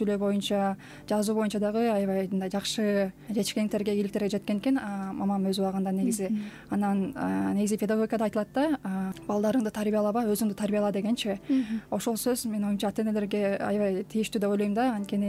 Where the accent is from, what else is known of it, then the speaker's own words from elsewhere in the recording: Bishkek, Kyrgyzstan; Борбор шаарыбыз Бишкекте төрөлүп өскөм. Өзүмдүн түбүм негизи Нарындын Атбашы деген малкендиктүү жеринен болот.